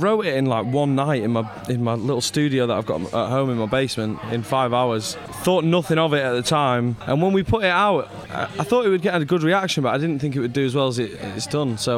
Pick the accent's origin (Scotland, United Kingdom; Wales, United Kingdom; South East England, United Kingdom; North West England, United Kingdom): Scotland, United Kingdom; born there; I was born in Scotland